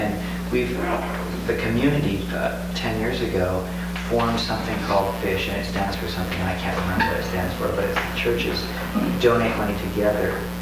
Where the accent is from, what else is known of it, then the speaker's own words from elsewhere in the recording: South Dakota, United States; Having lived on the I-5 corridor and working in a church on the corridor, I came from South Dakota originally